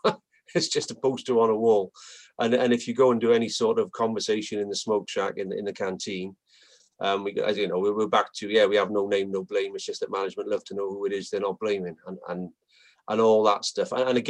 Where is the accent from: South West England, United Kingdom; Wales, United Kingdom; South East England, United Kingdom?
Wales, United Kingdom; And as a Welshman, this kind of resonates with me.